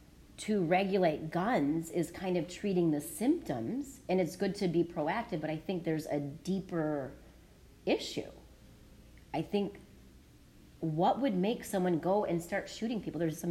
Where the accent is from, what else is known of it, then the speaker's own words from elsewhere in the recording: Midwest, United States; I had a hard time growing up in the Midwest in a sea of white people who were more probably blue-collar.